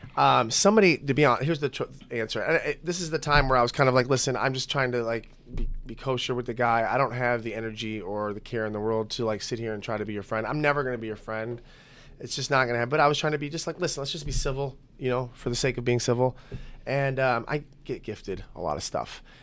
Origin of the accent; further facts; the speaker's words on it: Midwest, United States; I'm from the Midwest. We're not elaborate.